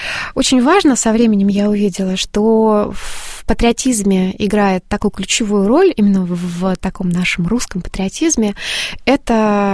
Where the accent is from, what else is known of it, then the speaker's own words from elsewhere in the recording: Udmurtia, Russia; Да, это Урал.